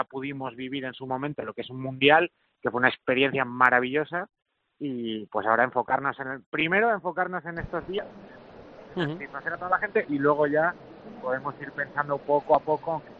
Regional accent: Valladolid, Castile and León, Spain; yo lo único que puedo hacer como vallisoletano es devolver a la ciudad todo lo que me ha dado

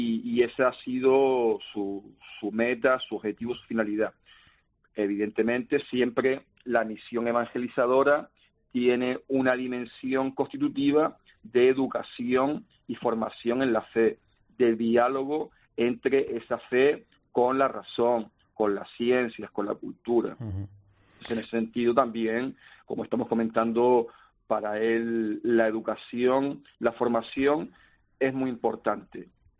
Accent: Canary Islands, Spain; Sí, seguramente le diría que soy canario, ¿no? De español canario.

